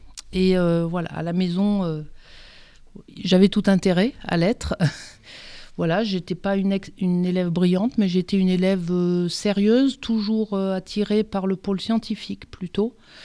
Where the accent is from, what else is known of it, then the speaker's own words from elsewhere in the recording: Auvergne-Rhône-Alpes, France; je suis pas du tout de ce coin-là de la Drôme, je suis du Nord Drôme, donc je suis assez éloignée de Dieulfi.